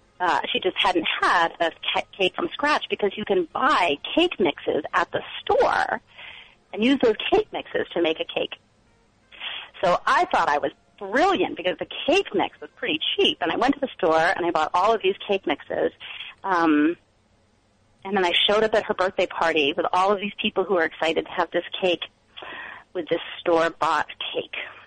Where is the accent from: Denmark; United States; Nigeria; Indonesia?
United States; Maine; now in Cambridge, United States; in Cambridge, but I'm actually from Maine.